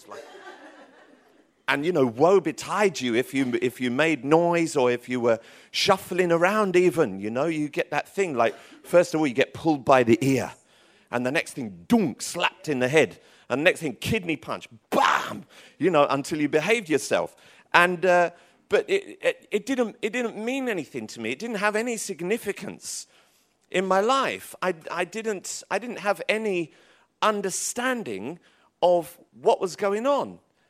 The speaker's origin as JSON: {"language": "English", "town": "Tottenham", "region": "London", "country": "United Kingdom", "tie": "born or raised there", "said": "I grew up in Tottenham in North London."}